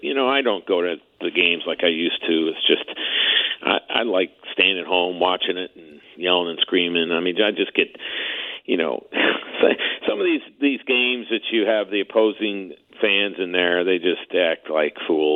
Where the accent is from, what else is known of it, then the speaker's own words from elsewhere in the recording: Buffalo, New York, United States; born there; which I was born in the Buffalo Niagara Falls area